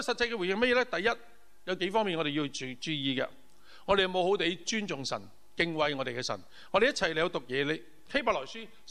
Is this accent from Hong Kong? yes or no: yes; Hong Kong; 但是很吵啊，我们香港人。